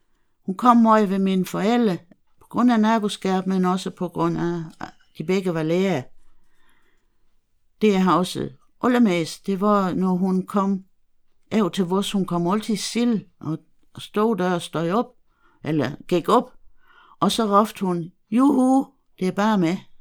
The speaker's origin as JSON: {"language": "Danish", "town": "Bollerslev", "region": "Region of Southern Denmark", "country": "Denmark", "said": "Jeg bor også i Tåsborg. Jeg er fra Bollesl."}